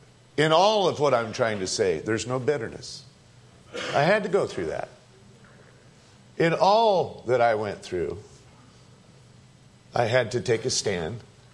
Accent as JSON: {"language": "English", "region": "California", "country": "United States", "lives_now": "Tucson, United States", "said": "So the next group I get around, they say, where are you from? California. Oh, that's a good place to be from."}